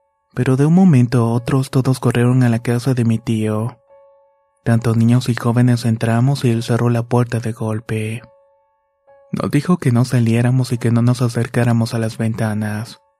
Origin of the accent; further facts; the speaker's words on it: Tijuana, Baja California, Mexico; born there; Soy nacido en Tijuana, Baja California, pero tengo familia en Michoacán.